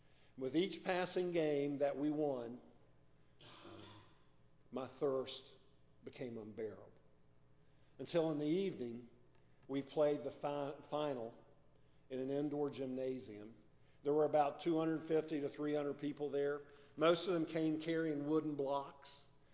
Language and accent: English; United States; They assumed that since I was from the United States, and since I was tall, that I was a good basketball player.